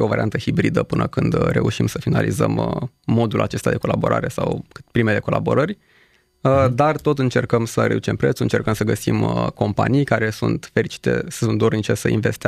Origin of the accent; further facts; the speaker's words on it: Romania; Eu sunt singurul român.